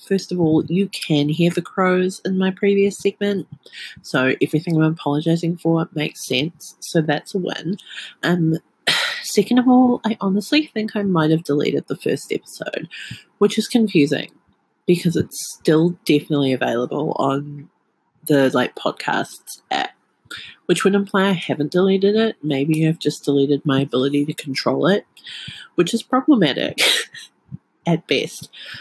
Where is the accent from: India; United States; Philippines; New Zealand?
New Zealand; I am from New Zealand.